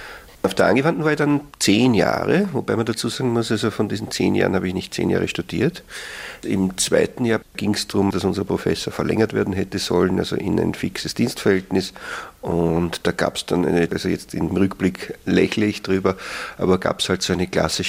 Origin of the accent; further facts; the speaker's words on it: Salzburg, Austria; Ich bin zwar in Salzburg geboren und im Land Salzburg aufgewachsen, aber ich habe immer ein bisschen das Gefühl vermittelt bekommen, auch im Dorf, weil meine Eltern waren dort zugereist.